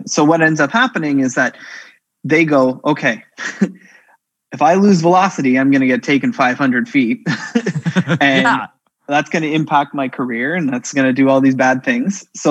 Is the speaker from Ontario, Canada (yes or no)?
yes; Windsor, Ontario, Canada; now in Hamilton, Canada; I'm from Windsor, Ontario.